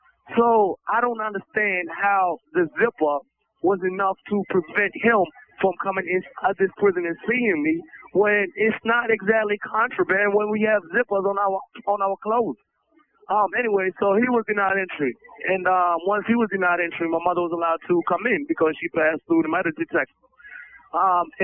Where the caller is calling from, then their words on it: Jessup, Maryland, United States; So I'm calling here from Jessup Correctional Institution in the state of Maryland.